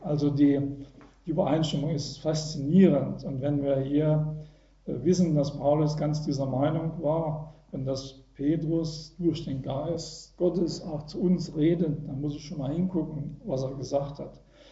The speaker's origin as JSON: {"language": "German", "region": "Saxony", "country": "Germany", "tie": "born or raised there", "said": "In meiner Heimat, Erzgebirge, da gibt es eine Burg"}